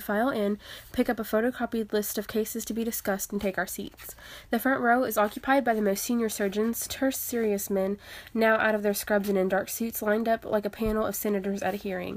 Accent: Texas, United States; I am from Texas.

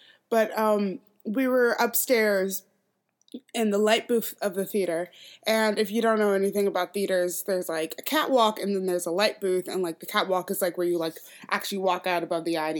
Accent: Minnesota, United States; I grew up in Minnesota, which is the most, like, passive-aggressive fucking place ever.

